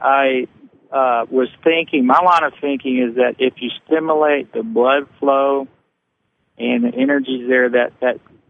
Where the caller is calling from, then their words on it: Hot Springs, Arkansas, United States; I'm calling from just outside of Hot Springs, Arkansas.